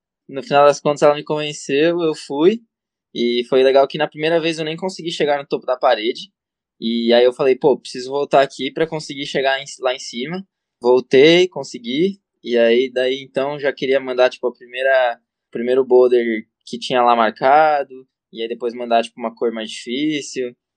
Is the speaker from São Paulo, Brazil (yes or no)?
yes; São Paulo, Brazil; sou de São Paulo, é atleta de escalada aí